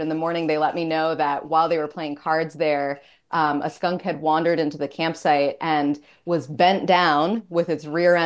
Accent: Maine, United States; So growing up in Maine, I grew up just south of Bangor.

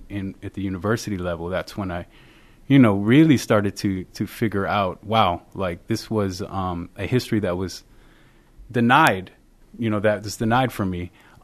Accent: Houston, Texas, United States; I grew up in Houston, so, taking Texas history in 7th and 8th grade, got a very narrow view of what Texas history, was about.

